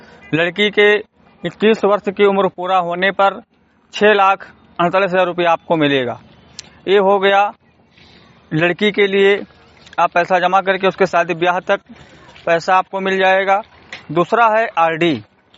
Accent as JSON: {"language": "Hindi", "town": "Simri Ghathi", "country": "India", "tie": "born or raised there", "said": "ग्राम सभा सिमरी घटही विकासखंड मीनपुर बहरेज का रहने वाला हूं।"}